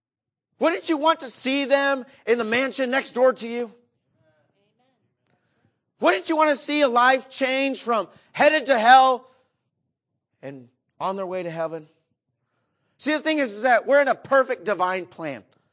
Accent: United States; I love being an American.

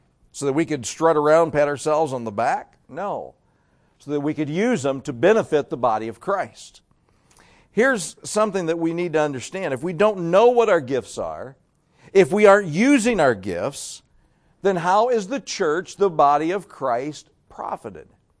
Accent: Northern United States, United States; and I grew up in the North, you know, an only child.

